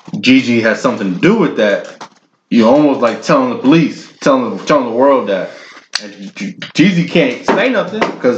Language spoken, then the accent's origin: English; Atlanta, Georgia, United States; This is my hometown. This is my home court.